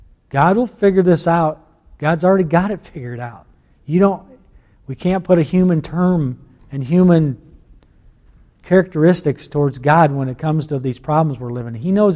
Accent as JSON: {"language": "English", "country": "United States", "said": "And me as a human being, I often wonder as an American, if I was sitting around a campfire on the 4th of July night"}